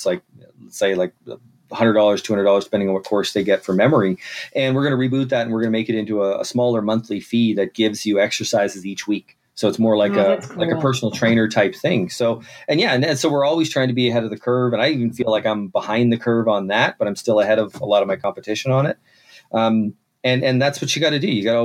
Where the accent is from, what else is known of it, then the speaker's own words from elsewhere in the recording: Kitchener-Waterloo, Ontario, Canada; Well, I come from Kitchener-Waterloo. That's where I grew up in Ontario.